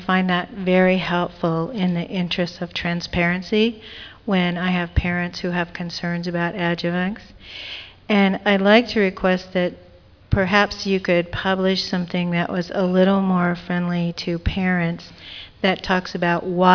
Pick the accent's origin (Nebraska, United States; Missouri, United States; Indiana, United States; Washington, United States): Washington, United States; Tacoma; from Tacoma, Washington.